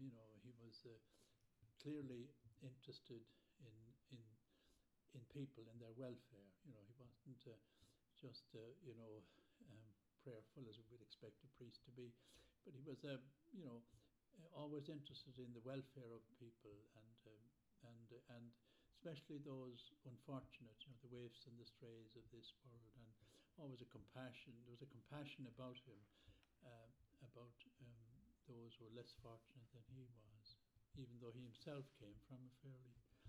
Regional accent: Portumna, Connacht, Ireland; born there; I was born in Galway, Ireland, Portumna.

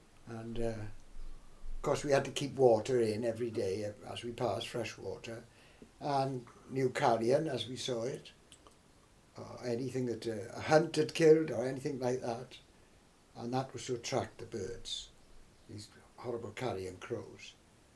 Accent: Newport, Wales, United Kingdom; miles from my hometown of Newport.

